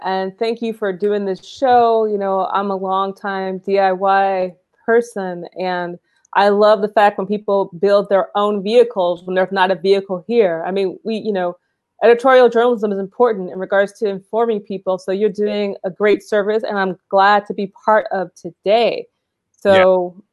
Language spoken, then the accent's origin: English; Los Angeles, California, United States; I always introduce myself as, hi … I'm from Los Angeles.